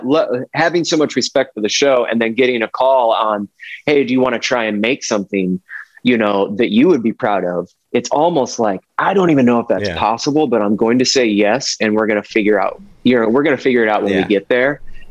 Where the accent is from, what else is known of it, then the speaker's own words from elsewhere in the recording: Ohio, United States; I said route. I'm from Ohio.